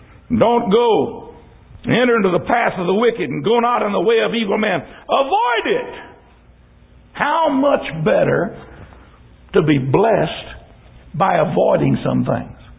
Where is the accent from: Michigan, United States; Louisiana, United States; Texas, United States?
Texas, United States; San Antonio; I grew up in San Antonio. It was tourists from New York that went down on the river walk at night.